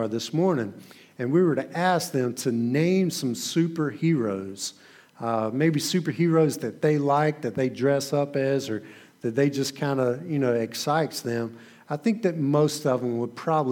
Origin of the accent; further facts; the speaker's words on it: Lancaster, South Carolina, United States; I'm originally from Lancaster, South Carolina. Grew up and went to a small school called Buford, and that's where I was born and raised, on a little horse and cattle farm there with my family.